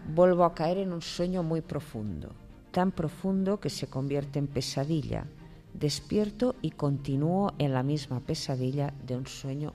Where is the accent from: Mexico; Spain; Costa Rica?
Spain; Catalonia; Mira, por ejemplo, yo ahora venía de mi tierra, en Cataluña.